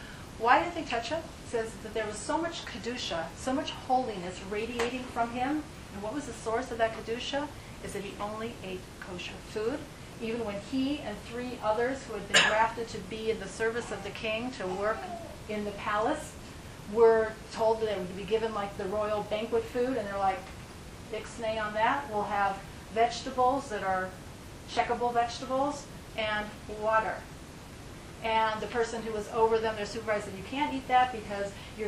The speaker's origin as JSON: {"language": "English", "town": "Littleton", "country": "United States", "tie": "born or raised there", "said": "remember as a kid growing up in Littleton, where people, you know, there were no Jews"}